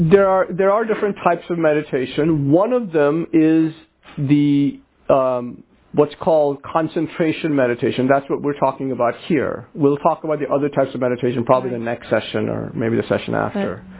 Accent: India; I come from the Hindu tradition originally when I grew up in India

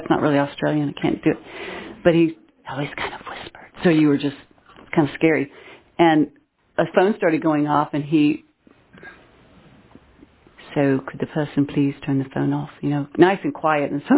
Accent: Louisville, Kentucky, United States; born there; accent: newscaster's accent, a little southern; So I was born in Louisville, Kentucky. That's why they say I have no accent. I have the newscaster's accent. It's a little southern still, I know. So I said I was raised Lutheran.

